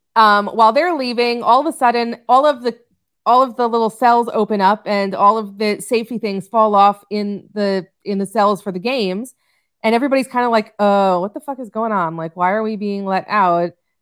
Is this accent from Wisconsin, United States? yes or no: no; New York, United States; I mean, let me tell you, I grew up on Long Island and good luck if you're trying to get off that island